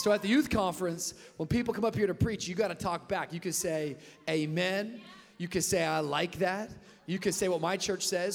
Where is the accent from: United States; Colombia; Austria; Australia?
United States; Miami, Florida; I come from Miami, Florida, and I noticed that you guys didn't have a Miami Heat tribe.